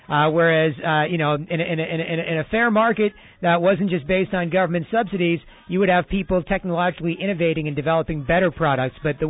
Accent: Canada; But as a Canadian, Professor Timothy Ball, I want you to do me a favor here.

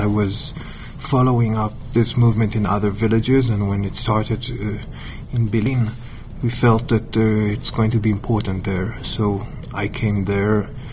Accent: Tel Aviv, Tel Aviv District, Israel; I'm an Israeli from Tel Aviv.

